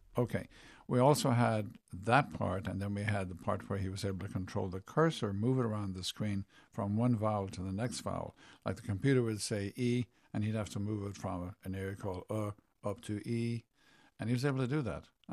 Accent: Limerick, Munster, Ireland; also born or lived in Dublin / Canada; I grew up basically in Limerick, but then I studied in Dublin.

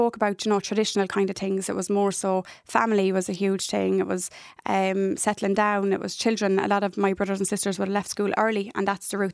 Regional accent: Carlow, Leinster, Ireland; also born or lived in Cork; I'm originally from Carlow, moved to Cork, back to Carlow.

